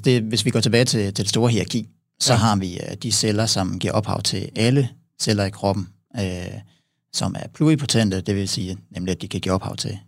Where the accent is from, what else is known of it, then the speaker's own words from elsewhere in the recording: Herning, Central Denmark Region, Denmark; Jeg er fra Herning oprindeligt.